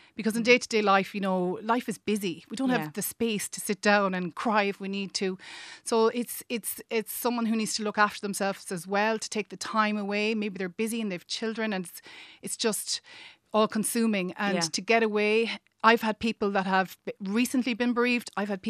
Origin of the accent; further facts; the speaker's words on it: Ireland; us as Irish, we love a good funeral.